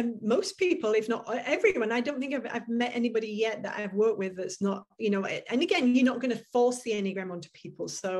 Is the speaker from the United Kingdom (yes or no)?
yes; England, United Kingdom; I put brilliant in there because I'm an English woman and we use brilliant a lot.